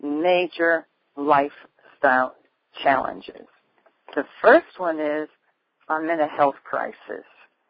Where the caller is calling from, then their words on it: Iowa, United States; I am calling from Iowa.